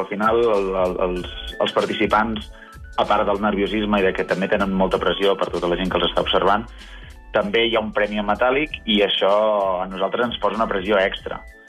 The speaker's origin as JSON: {"language": "Catalan", "town": "Terrassa", "region": "Catalonia", "country": "Spain", "said": "jo soc de Terrassa, Terrassa és la ciutat de l'hoquei"}